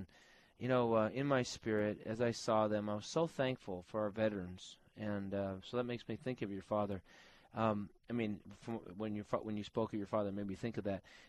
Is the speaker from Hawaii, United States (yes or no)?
no; Chicago, Illinois, United States; I know exactly where that is. I grew up in Chicago.